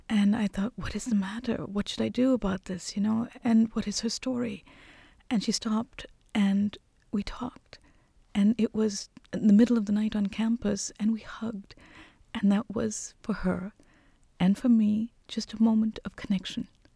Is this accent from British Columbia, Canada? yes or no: no; Montreal, Quebec, Canada; born there; You know, I was born in Montreal.